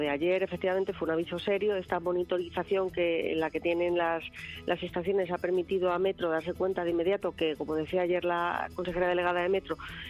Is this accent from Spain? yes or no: yes; Community of Madrid, Spain; Alguien lo está pagando, que somos los madrileños